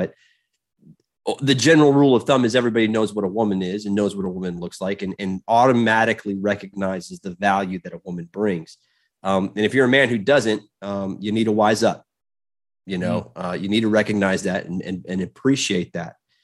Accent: Illinois, United States; Yeah, well, I grew up in, as we talked a little bit before, I grew up in the Fox River Valley of Illinois. So my grandfather was a pastor there.

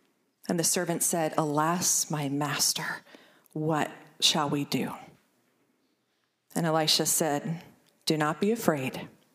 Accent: Lancaster, Pennsylvania, United States; And I am from Lancaster, Pennsylvania, which is where this picture was taken.

